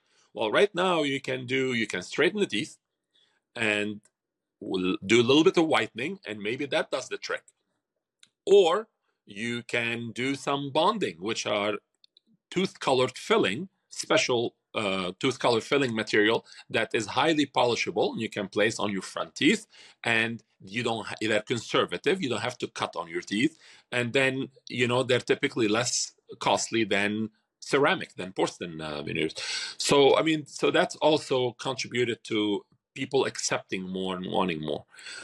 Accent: Lebanon; English is a second language; I mean, I'm originally from Lebanon, and it's different when I go there and I look and see that it's not the same.

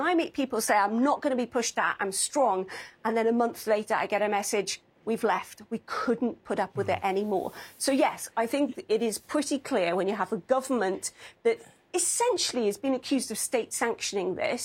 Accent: United Kingdom; now in United States?; I'm from the United Kingdom, you're from the US

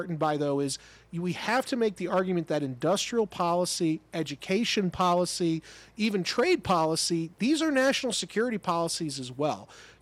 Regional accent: United States; now in Florida, United States; Why should I, as an American living in Florida, why do I care about the Litani River rights?

